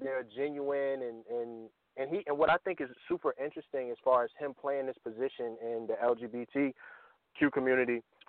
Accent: Virginia, United States; I'm from Virginia.

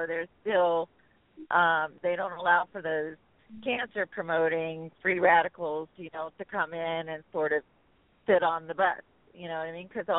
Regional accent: Georgia, United States; also born or lived in Alabama; I grew up in the South, so I grew up in Georgia and Alabama

